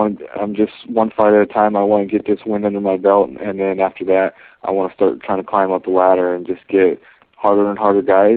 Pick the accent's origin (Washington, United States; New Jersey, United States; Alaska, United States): Alaska, United States; A lot of people underestimate us just because we're from Alaska